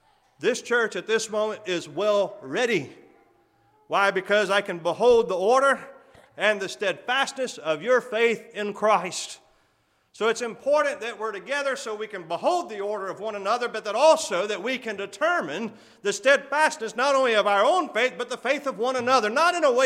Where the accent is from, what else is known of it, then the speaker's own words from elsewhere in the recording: Texas, United States; Obviously, I'm from Texas.